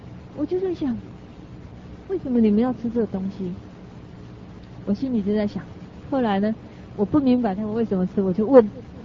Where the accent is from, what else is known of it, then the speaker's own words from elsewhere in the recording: China; 他不像我们中国人有那种淡淡，什么都淡淡的那种水彩墨画